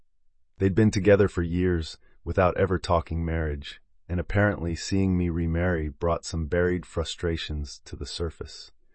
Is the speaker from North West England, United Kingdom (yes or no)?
no; Swanley, South East England, United Kingdom; Growing up in Swanley, we were always out and about, playing football, riding bikes, climbing trees in Farningham Woods.